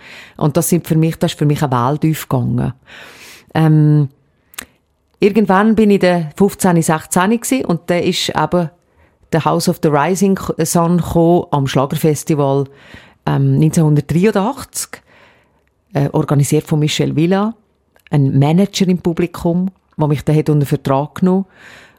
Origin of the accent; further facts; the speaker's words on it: Gampel, Valais, Switzerland; Ich bin in Gampel aufgewachsen unter anderem